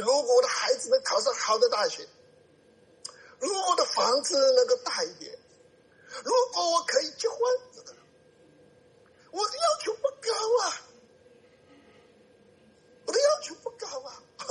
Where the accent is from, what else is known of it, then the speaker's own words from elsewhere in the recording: China; 读到这里啊，我们中国人啊